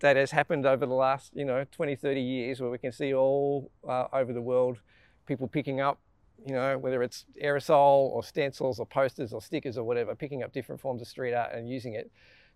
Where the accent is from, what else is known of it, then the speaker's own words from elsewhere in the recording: Sydney, New South Wales, Australia; I teach urban geography at the University of Sydney and I'm Sydney, born and raised.